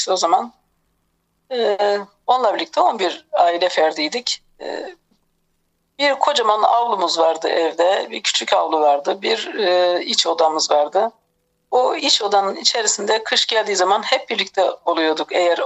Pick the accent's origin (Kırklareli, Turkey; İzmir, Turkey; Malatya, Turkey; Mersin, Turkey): Malatya, Turkey; Karadere; 1958'de Malatya'nın Hekimhan ilçesinin Karadere köyünde Toprak bir evde doğdum. İlçenin bir köyü yani Malatya'nın şimdi mahallesi oldu da o zaman 58'lerde ve daha sonraki 60'lı yıllara kadar 70'li yıllara kadar falan orası bir köydü.